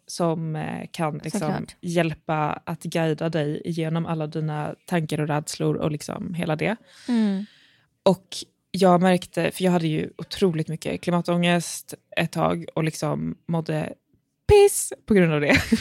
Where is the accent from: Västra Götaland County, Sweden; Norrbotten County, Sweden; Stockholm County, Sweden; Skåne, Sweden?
Skåne, Sweden; Lund; Jag är från Lund.